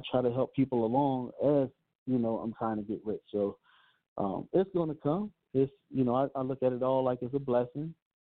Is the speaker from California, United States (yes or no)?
yes; California, United States; I grew up in one of the worst projects out there, man. Anybody from the Bay listening, know, man, I grew up in Greenfield. You know, I grew up in all the roughest parts in the city, man.